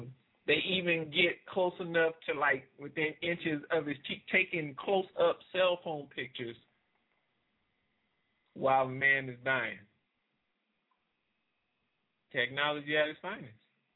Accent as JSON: {"language": "English", "town": "New Orleans", "region": "Louisiana", "country": "United States", "tie": "born or raised there", "said": "down in my hometown, New Orleans"}